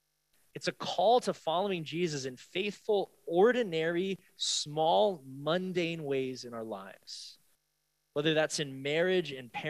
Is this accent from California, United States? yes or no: yes; San Francisco, California, United States; And I'm gonna start in my hometown of San Francisco.